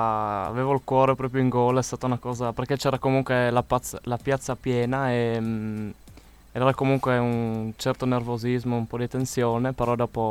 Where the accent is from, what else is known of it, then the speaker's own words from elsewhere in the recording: Paularo, Friuli-Venezia Giulia, Italy; ho 18 anni e vengo da Paularo. Precisamente da Salino.